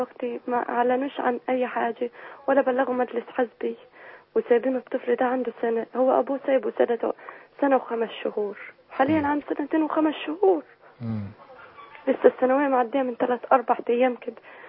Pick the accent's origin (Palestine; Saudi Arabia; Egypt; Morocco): Egypt; Beheira; أنا من البحيرة.